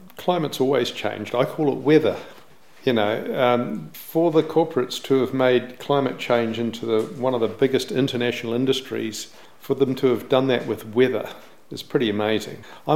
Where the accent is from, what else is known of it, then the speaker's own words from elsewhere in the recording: Balclutha, Otago, New Zealand; born there; My heritage was Dutch, even though I was born in Balclutha.